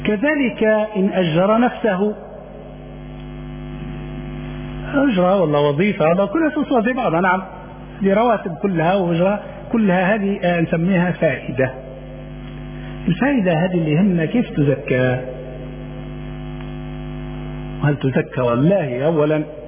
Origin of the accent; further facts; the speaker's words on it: Libya; المفروض أن الآن النصاب عندنا في ليبيا 1,000 دينار